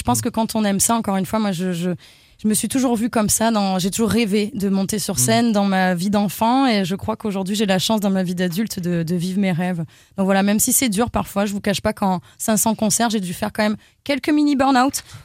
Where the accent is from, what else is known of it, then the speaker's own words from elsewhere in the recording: Avignon, Provence-Alpes-Côte d'Azur, France; now in Paris, France; je me revois quitter ma ville natale, Avignon